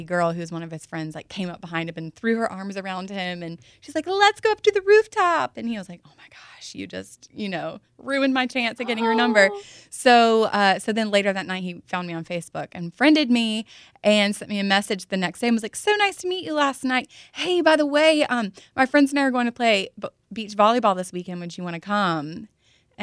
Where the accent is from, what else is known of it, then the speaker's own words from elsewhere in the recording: North Carolina, United States; now in Los Angeles, United States; I'm from North Carolina.